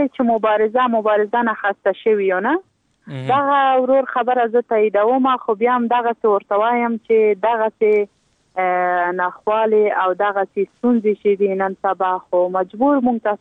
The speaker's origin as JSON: {"language": "Pashto", "region": "Logar", "country": "Afghanistan", "tie": "born or raised there", "said": "زه په خپله دغه لوګر ولایت څنګه چې زما د پلار ولایت او زما ټاټوبی دی"}